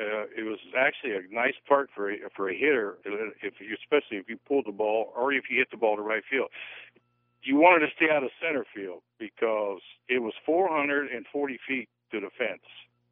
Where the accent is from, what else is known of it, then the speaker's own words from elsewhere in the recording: Pittsburgh, Pennsylvania, United States; born there; Even though I was born in Pittsburgh, you know, outside of Pittsburgh.